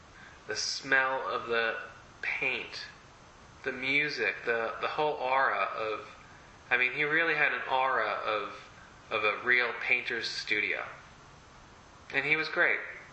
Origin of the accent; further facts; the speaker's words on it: New York, United States; I mean, I grew up in Long Island, I didn't know what being an artist was really about.